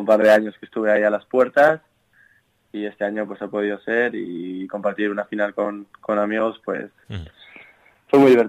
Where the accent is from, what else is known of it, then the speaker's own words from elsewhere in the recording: Sopelana, Basque Country, Spain; Sí, vasco, de Sopelana, un pueblo cerca de Bilbao, hacia la costa.